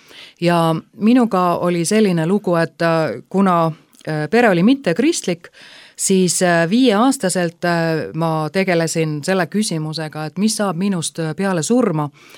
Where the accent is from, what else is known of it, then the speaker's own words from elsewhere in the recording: Tallinn, Harju County, Estonia; ma olen siis Tallinnast pärit